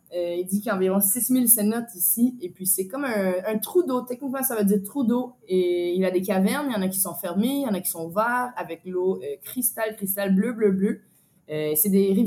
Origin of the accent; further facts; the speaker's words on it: Ottawa, Ontario, Canada; born there; Ben, je suis canadienne. J'étais née à Ontario, Ottawa, la capitale.